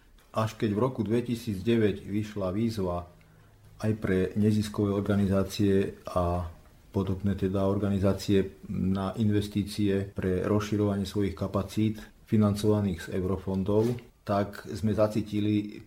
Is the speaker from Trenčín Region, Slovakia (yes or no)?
yes; Bánovce nad Bebravou, Trenčín Region, Slovakia; možno mám šťastie, že som priamo z Bánoviec